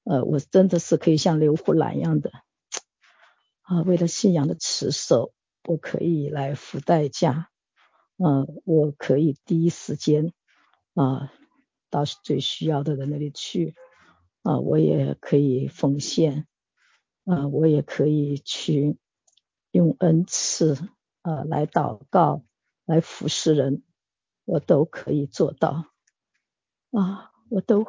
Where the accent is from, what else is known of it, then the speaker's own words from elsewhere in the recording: Nanchang, Jiangxi, China; 牧师家人们好，我是南昌的